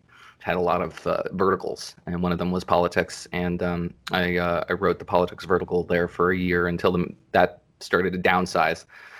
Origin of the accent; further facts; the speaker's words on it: New Jersey, United States; also born or lived in Bronxville, New York; I was born in Bronxville, New York, and raised in New Jersey, and went to public school out here